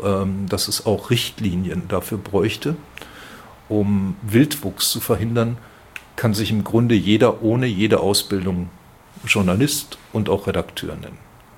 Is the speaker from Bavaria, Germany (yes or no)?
no; North Rhine-Westphalia, Germany; born there; Ich bin gebürtiger Westfale, werde das nie ganz ablegen, weil ich auch dickköpfig bin und das sagt man in Westfalen ja so nach.